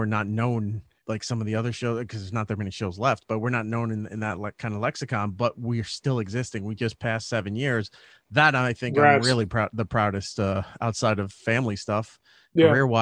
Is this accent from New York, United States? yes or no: yes; New York, United States; I grew up in the shadows of New York City. I grew up on Long Island